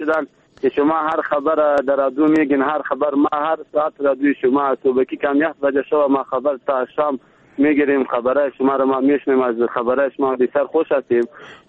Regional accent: Baghlan, Afghanistan; از بغلان هستیم.

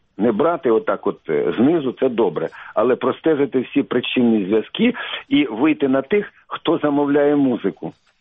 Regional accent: Kyiv, Ukraine; Хоча це мій клуб, я киянин.

